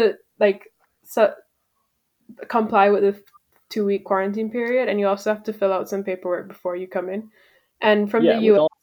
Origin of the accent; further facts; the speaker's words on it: Jamaica; now in Canada; I'm an international student, so I came back from Canada to Jamaica for the Christmas.